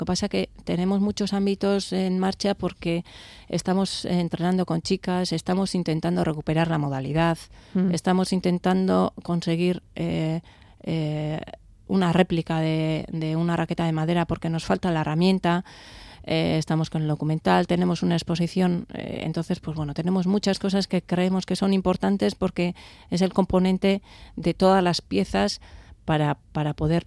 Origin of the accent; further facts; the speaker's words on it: Oiartzun, Basque Country, Spain; nosotros somos de Oiartzun, estamos en Oiartzun